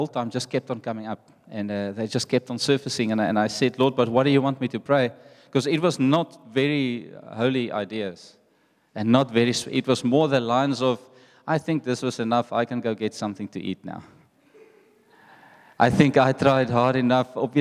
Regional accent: Secunda, Mpumalanga, South Africa; first language Afrikaans; English is a second language; So I come from Secunda, and I said when we got appointed here, guys, you must know I'm not leaving Secunda there. Like, I learned how to speak there. I'm Afrikaans.

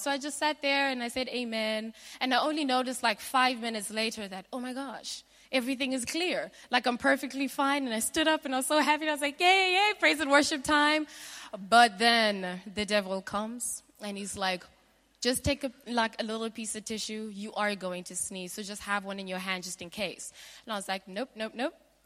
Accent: Botswana; I grew up in Botswana, so it's a very dry place.

